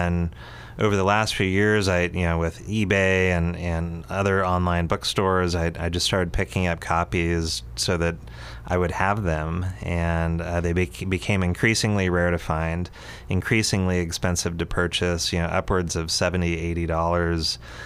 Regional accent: Roseburg, Oregon, United States; also born or lived in Glide; that was still open when I was growing up in Roseburg and Glide.

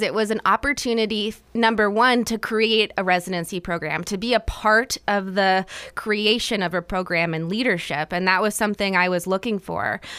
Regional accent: Damascus, Oregon, United States; Yeah. I grew up in Damascus, which is up by Portland, about 30 minutes east of Portland.

